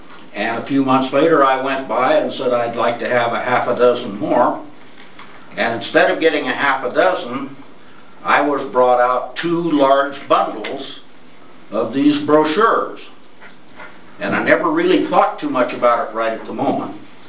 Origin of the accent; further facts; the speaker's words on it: La Pine, Oregon, United States; I said, I'm from Lapine and I'd like to know if you would please put some of these brochures out.